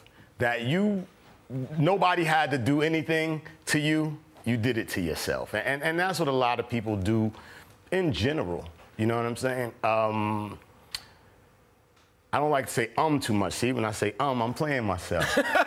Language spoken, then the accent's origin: English; Brooklyn, New York, United States; I grew up in East New York in the 80s when crack first came out.